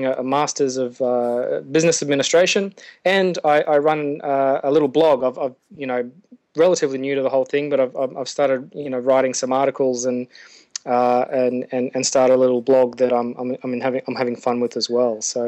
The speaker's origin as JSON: {"language": "English", "country": "Australia", "lives_now": "Nauru", "said": "So right now my home is in Australia. So I'm Australian."}